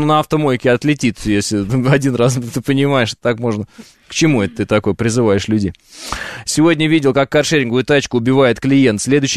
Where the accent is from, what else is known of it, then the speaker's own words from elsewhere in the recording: Moscow, Russia; я 30 лет, я коренной москвич